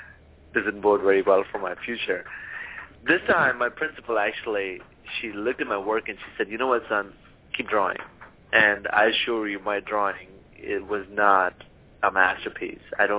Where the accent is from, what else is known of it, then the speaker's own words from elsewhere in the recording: South India, India; first language Malayalam; English is a second language; now in North India; I grew up in India, and I had just moved from the south to north, and I started painting because I didn't really understand, I didn't really know English and know the languages in North India. My Malayalam, my southern Indian language was very good